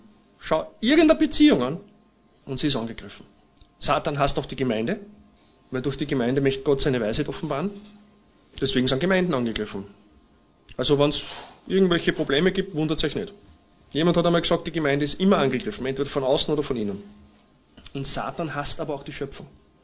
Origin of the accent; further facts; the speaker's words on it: Vienna, Austria; Ich bin in Wien geboren und aufgewachsen.